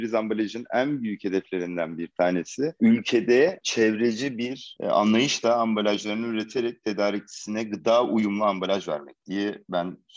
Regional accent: Gaziantep, Turkey; born there; Ben 1982 Gaziantep doğumluyum.

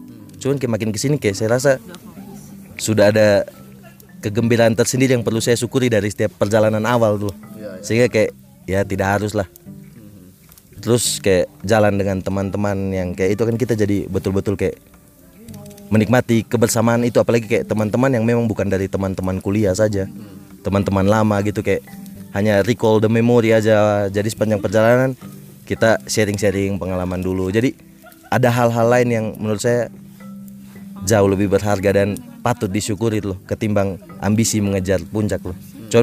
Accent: East Nusa Tenggara, Indonesia; karena saya pikir saya dari NTT saya cukup kuat ya Bang

